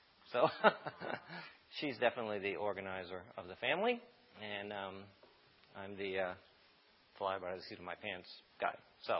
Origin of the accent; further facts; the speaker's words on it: Maine, United States; I'm from Maine, and I was saved later in life. I was 25